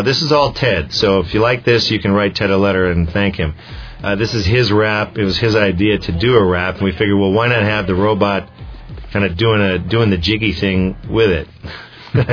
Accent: Scotland, United Kingdom; And I'm Scottish.

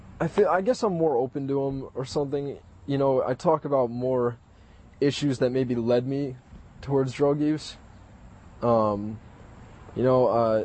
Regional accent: California, United States; I took a road trip and I went back out to my hometown in California. I stayed there for a while, then I went to Las Vegas and went to a bunch of states, you know, on my way back. I lived in North Carolina for a couple months during the winter last year.

